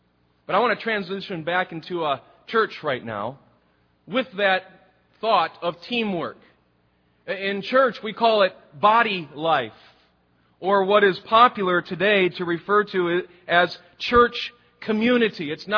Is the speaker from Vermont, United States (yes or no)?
no; Detroit, Michigan, United States; I'm from Detroit, okay? My favorite team's the Lions